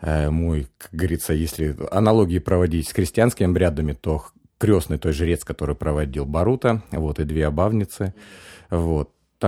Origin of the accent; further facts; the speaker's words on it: Romny, Sumy Oblast, Ukraine; also born or lived in Makhachkala / Pavlodar / Akhtyrka; Потом Украина, Павлодар, Ахтырка, город Рамны. Город Рамны я там 8 лет прожил. Вот именно школьные вот эти вот, самая юность, ну, самый сок. Поэтому Рамны для меня вот такой вот, как можно сказать, родной город.